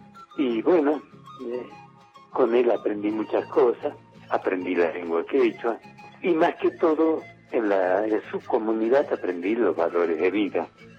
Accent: Humahuaca, Jujuy, Argentina; also born or lived in Perico; Yo nací en Perico, un pueblo de Jujuy, ahora es ciudad. De ahí muy pequeño, mis padres me llevaron a Huahuaca. Ahí hice la primaria, la secundaria, recibí de maestro

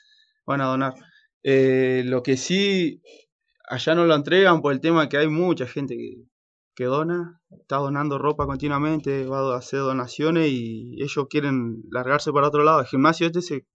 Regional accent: Ingeniero Jacobacci, Río Negro, Argentina; Sí, soy de Jacobacci, con orgullo lo decís porque sos allá, un pueblo chico, y salí a un lugar grande

